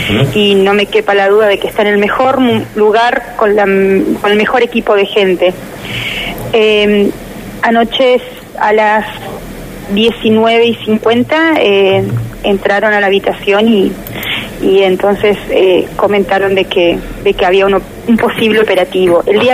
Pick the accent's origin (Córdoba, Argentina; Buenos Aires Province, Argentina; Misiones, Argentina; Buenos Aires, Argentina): Misiones, Argentina; Montecarlo; gracias Monte Carlo. Nosotros somos hijos de Monte Carlo, pero también sentimos el acompañamiento de todo Misiones